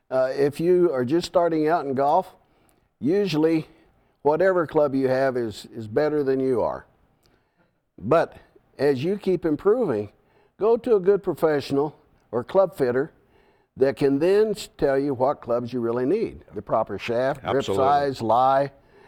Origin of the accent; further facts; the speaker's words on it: Kansas, United States; I grew up in Kansas where the wind does blow, you know.